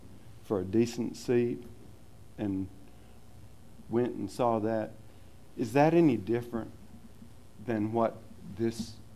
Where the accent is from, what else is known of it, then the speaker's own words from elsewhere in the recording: Houston, Texas, United States; I grew up in Houston. There was a municipal auditorium, coliseum